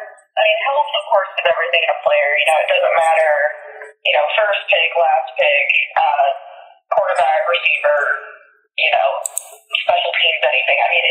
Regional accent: Texas, United States; I am from Texas, and so we love our football here.

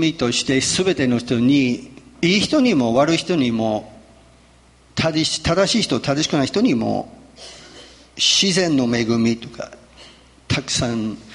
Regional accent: United Kingdom; now in Japan; まあ私たちね、イギリスから日本に来ると最初驚くのは、もうすべての喫茶店にモーニングサービスと書いてあるんですね。

